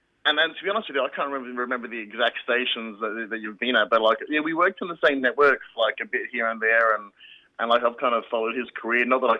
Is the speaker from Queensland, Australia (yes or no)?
yes; Mackay, Queensland, Australia; In fact, there was a community radio station in my hometown of Mackay